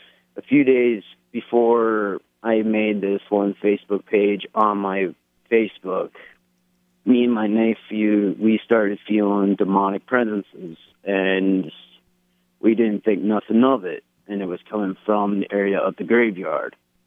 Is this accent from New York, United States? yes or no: yes; Cobleskill, New York, United States; you guys were coming to my home state, Cobleskill, New York, which is in a part of Schoharie County